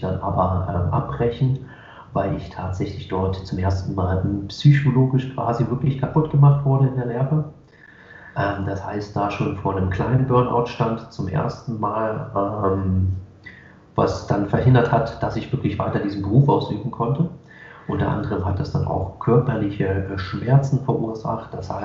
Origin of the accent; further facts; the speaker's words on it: Berlin, Germany; Einmal unter anderem bin ich im Marzahn aufgewachsen. Falls das jemand nicht sagt, außer jetzt sind wir aus Marzahn, das ist immer ein Begriff. Aber so generell ist Marzahn eher so ein bisschen das Ghetto in Berlin.